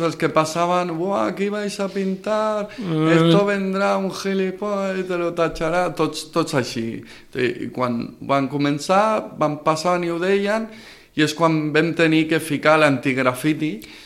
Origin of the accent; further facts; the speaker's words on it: Barcelona, Catalonia, Spain; Jo vinc de Barcelona, allà és una jungla, és pitjor que aquí.